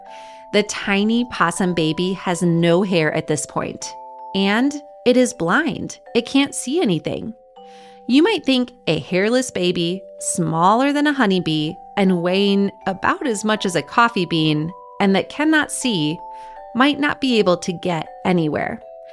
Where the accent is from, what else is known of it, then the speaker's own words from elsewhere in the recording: Wisconsin, United States; now in Colorado, United States; I grew up seeing possums in Wisconsin. I've never seen one in Colorado, but I know they are here.